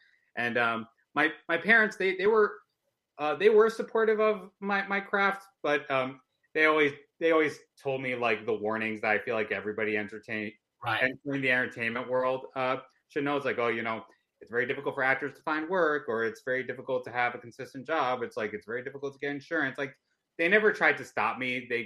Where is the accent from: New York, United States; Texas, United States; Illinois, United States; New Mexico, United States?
Illinois, United States; Chicago; Growing up in Chicago, yeah, I mean, you do have that feeling of, like, being the token Indian in school. But I loved growing up in Chicago.